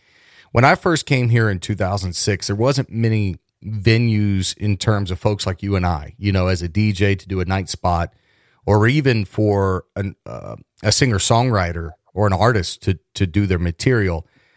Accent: Cincinnati, Ohio, United States; moved away as an adult; now in Charleston, United States; I'm from Cincinnati, born and raised. I never thought that I would have stayed in West Virginia when I got here in 2006.

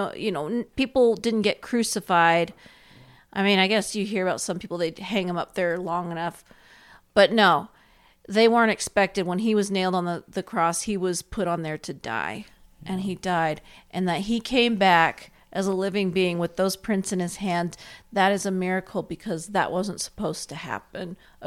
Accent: Indiana, United States; Well, I grew up in Indiana, and you'd see someone.

